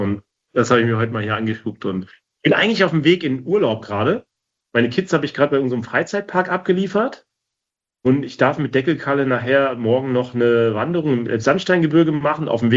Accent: Mecklenburg-Vorpommern, Germany; Man denkt immer, wir haben super Hochdeutsch bei uns in Norddeutschland. Wir kommen ja beide aus Mecklenburg-Vorpommern. Aber an solchen Wörtern merkt man dann doch noch, wo man herkommt, ne?

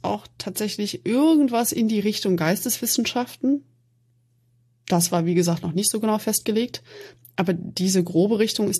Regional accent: Aachen, North Rhine-Westphalia, Germany; Ich komme aus Aachen. Und wenn man aus Aachen kommt, dann ist man erstmal schon mal generell sehr empört, wenn man woanders hinzieht

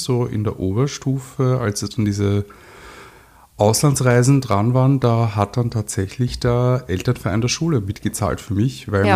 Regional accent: Austria; ich bin zwar in Österreich geboren und aufgewachsen

